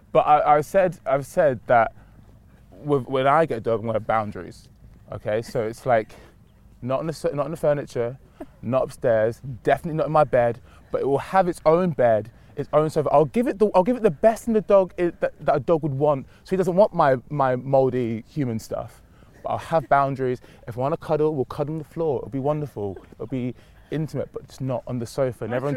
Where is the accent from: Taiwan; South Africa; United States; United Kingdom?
United Kingdom; New Cross, London; No, I grew up in New Cross. So born in Lewisham Hospital, grew up in New Cross for like 3 years or so.